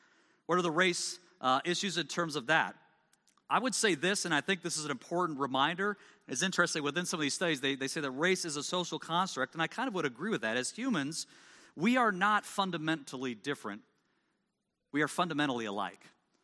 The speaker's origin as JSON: {"language": "English", "region": "Midwest", "country": "United States", "said": "I'm from the Midwest. Beef, pork, potatoes."}